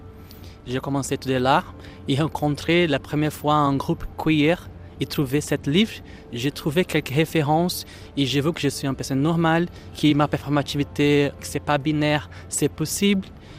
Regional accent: Rio de Janeiro, Brazil; born there; French is a second language; je suis enfin un peu bronzé parce que je suis né à Rio.

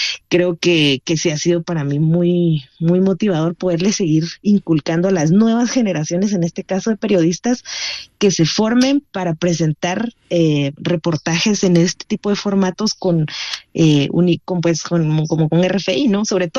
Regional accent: Guatemala; now in San Lucas Sacatepéquez, Guatemala; Soy guatemalteca, vivo actualmente en San Lucas, Zacatepeques, que es un pueblito muy cerca de la ciudad de Guatemala.

